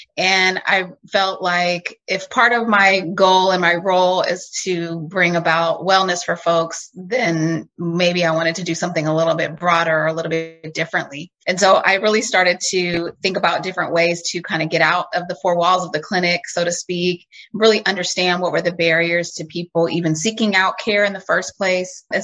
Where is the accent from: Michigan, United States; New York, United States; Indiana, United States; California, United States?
California, United States; Oakland; I was born and raised in Oakland and went off to medical school at Howard University and did my family medicine training in Southern California and wanted to come back home and work in community medicine.